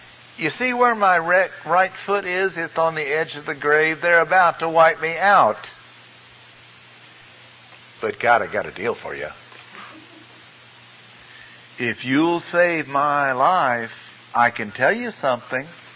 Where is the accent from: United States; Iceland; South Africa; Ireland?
Ireland; I'm Irish.